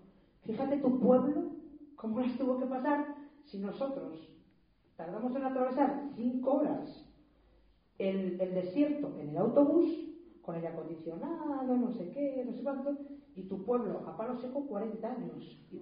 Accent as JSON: {"language": "Spanish", "town": "Ávila", "region": "Castile and León", "country": "Spain", "said": "en Ávila, que yo soy de Ávila"}